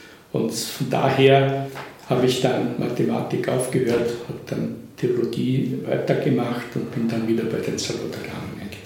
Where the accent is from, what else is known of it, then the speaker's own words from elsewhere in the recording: Misselbach, Lower Austria, Austria; ich stamme aus Misselbach. Misselbach ist eine Salvatorianerpfarre.